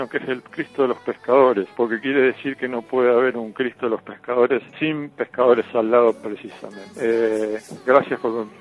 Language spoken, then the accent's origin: Spanish; Rosario, Santa Fe, Argentina; Yo soy también de Rosario